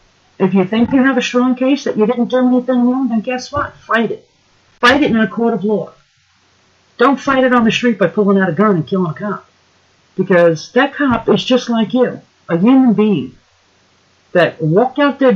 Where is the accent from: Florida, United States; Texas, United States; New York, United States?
New York, United States; New York City; now in Washington, United States; As an American citizen, as a former New Yorker, you know, I wouldn't, now that I live in Washington, D.C., I wouldn't go back to New York and make a comment like that.